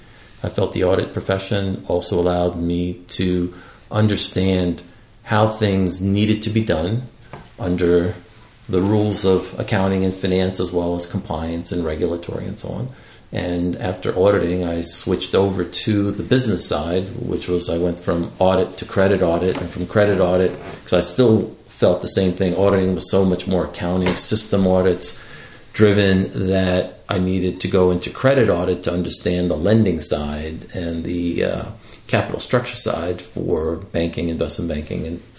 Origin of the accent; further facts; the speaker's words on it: Queens, New York, United States; I'm from Queens. Where are you from? Queens. Where did you go to school? PS 131. Where did you go? PS 131. It was really an amazing elementary school, one of the best in New York City at the time. And then I went to Jamaica High School.